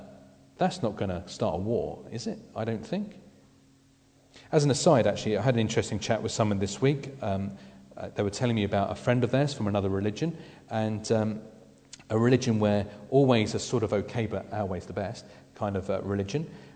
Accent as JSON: {"language": "English", "region": "England", "country": "United Kingdom", "said": "we know as English people that the worst thing in the world is to take anything seriously."}